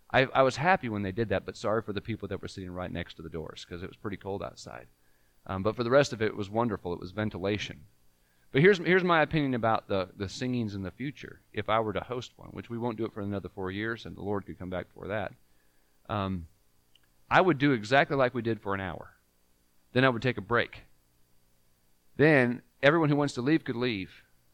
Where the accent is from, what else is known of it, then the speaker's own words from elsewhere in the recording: California, United States; When I was growing up in California, we didn't have big churches there, so we had a monthly singing.